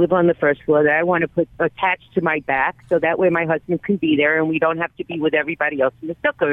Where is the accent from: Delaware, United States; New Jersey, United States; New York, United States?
New York, United States; New York City; Like, I come from Brooklyn, so I don't know if we do it.